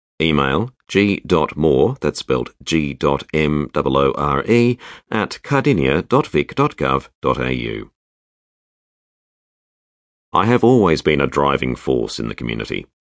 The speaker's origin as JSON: {"language": "English", "town": "Emerald", "region": "Victoria", "country": "Australia", "tie": "born or raised there", "said": "Born and raised in Emerald, I will always consider these Rangers my home."}